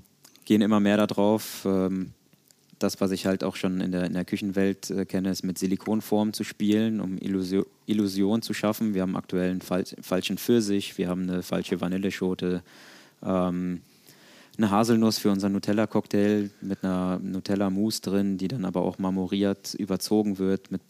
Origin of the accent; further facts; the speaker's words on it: Cologne, North Rhine-Westphalia, Germany; ich bin Kölner